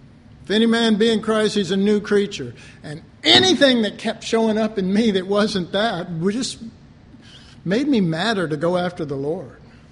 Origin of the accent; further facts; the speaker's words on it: Dallas, Texas, United States; I was from Oak Cliff. You know, you didn't... You don't live in Oak Cliff and worry about consequences, you know what I mean?